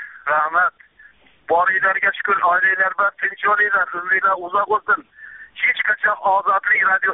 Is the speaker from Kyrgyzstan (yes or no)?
yes; Jalal-Abad, Jalal-Abad Region, Kyrgyzstan; Men Jalloboddanman.